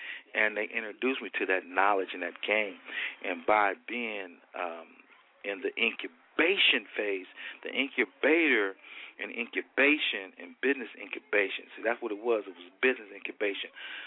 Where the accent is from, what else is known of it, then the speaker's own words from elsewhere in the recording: Compton, California, United States; But I accepted that because I'm from Compton. You know, we're from the streets.